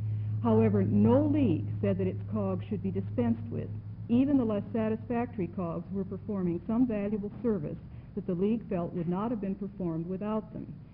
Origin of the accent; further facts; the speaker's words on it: Eugene, Oregon, United States; I'm from Eugene